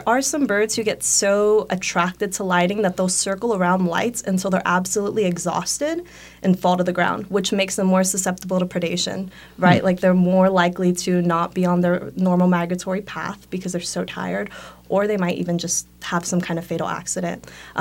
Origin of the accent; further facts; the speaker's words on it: California, United States; I'm not as familiar with this area. So, right, I'm from California. I have that background.